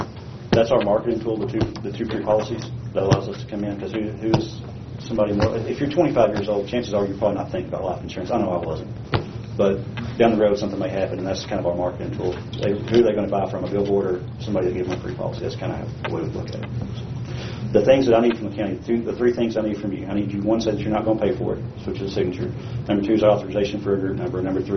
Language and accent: English; Arkansas, United States; now in Omaha, United States; As far as Colonial, I'm from Arkansas. You can tell that my accent's a little bit different. I moved to Omaha about two months ago